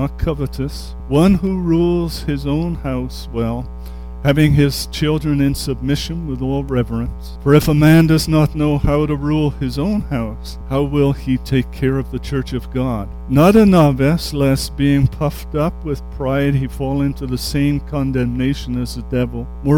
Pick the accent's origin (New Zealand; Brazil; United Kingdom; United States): United Kingdom; England; Now, most of you know that I come from England, and we have a lot of nobility over there.